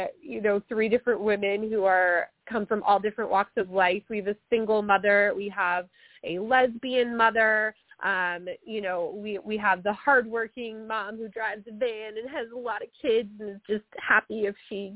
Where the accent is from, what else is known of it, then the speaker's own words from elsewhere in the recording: Connecticut, United States; now in Boston, United States; I am from the Boston area, and I actually grew up in Connecticut